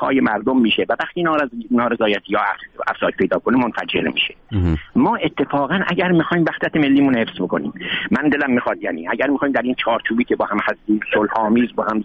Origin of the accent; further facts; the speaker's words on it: Shiraz, Fars, Iran; من چون فارسم، من شیرازیم، عضو هیچ گروهی هم نیستم، بنابراین تجزیه طلب هم نیستم.